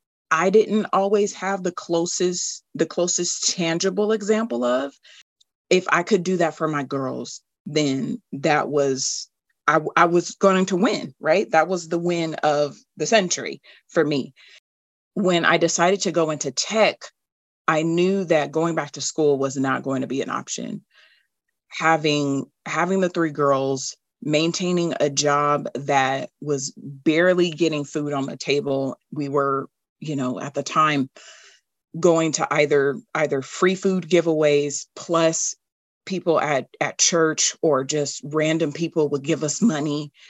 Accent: Los Angeles, California, United States; now in Nashville, United States; So 2017, I came back to Nashville from Los Angeles, California, where I was born and raised with my three girls.

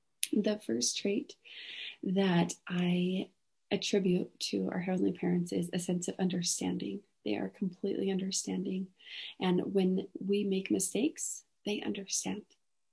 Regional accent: Boise, Idaho, United States; now in Logan, United States; We live in Logan, Utah, but I'm originally from the Boise, Idaho area.

